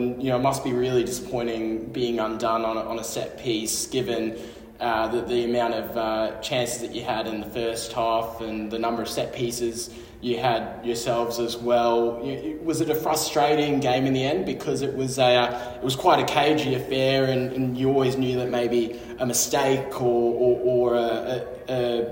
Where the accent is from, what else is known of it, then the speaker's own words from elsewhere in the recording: South Africa; moved away; I'm from South Africa originally